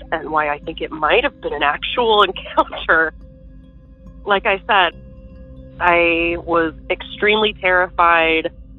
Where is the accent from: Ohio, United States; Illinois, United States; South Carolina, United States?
Illinois, United States; I am from Central Illinois.